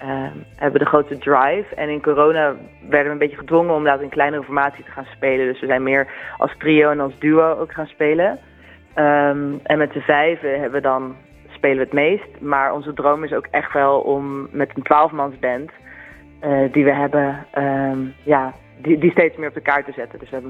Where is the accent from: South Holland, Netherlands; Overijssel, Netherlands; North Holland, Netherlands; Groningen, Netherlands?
North Holland, Netherlands; Haarlemmermeer; Omdat we uit de Haarlemmermeer komen.